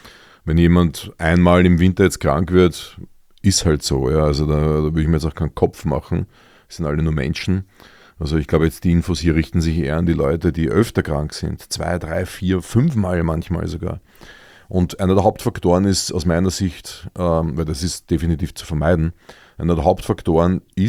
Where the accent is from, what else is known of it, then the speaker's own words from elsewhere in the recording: Vienna, Austria; für mich als Wiener